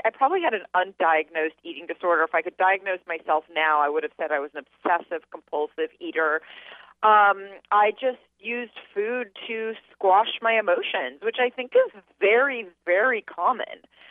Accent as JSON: {"language": "English", "town": "Los Angeles", "region": "California", "country": "United States", "tie": "born or raised there", "said": "Like, I grew up in Los Angeles"}